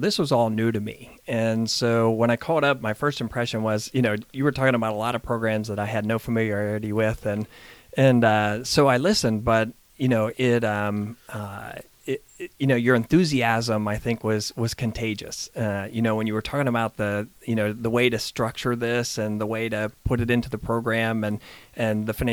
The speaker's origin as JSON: {"language": "English", "town": "Columbus", "region": "Ohio", "country": "United States", "said": "I'm not. I'm from Columbus, Ohio."}